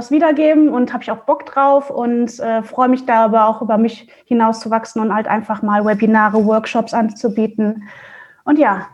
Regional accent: Mönchengladbach, North Rhine-Westphalia, Germany; now in Hamburg, Germany; ich bin halt aus NRW, also aus Mönchengladbach, hier nach Hamburg gezogen

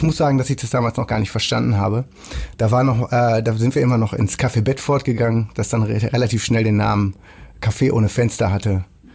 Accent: Hamburg, Germany; dann ist natürlich Hamburg meine Heimat, wenn ich über die Elbbrücken reinkomme

